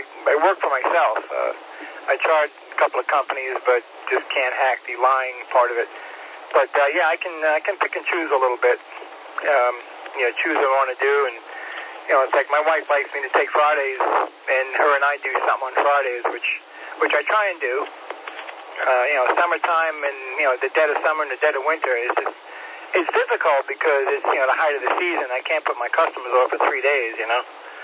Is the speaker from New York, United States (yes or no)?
yes; New York, United States; No, I grew up on Long Island, so I remember those seasons where you get 3 foot of snow.